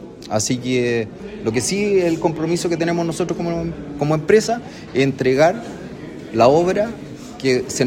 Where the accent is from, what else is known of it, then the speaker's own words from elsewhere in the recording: Talca, Maule, Chile; nosotros somos de Talca y el mercado de Talca ha sufrido terremotos, se ha quemado y estamos sin mercado.